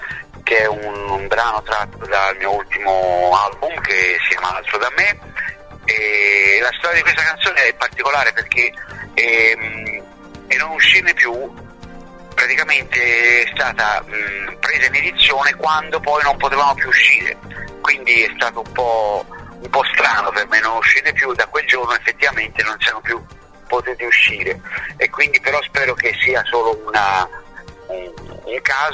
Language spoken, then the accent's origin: Italian; Florence, Tuscany, Italy; io fra un po' faccio 43 anni, sono di Firenze, ma ho mio padre di Bari